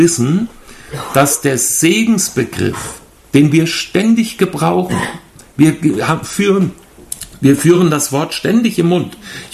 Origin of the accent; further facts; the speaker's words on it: Hünfeld, Hesse, Germany; ich komme aus Hessen, aus dem Landkreis Fulda, kleine Stadt, die heißt Hünfeld. Unsere jungen Leute sagen Chickenfield.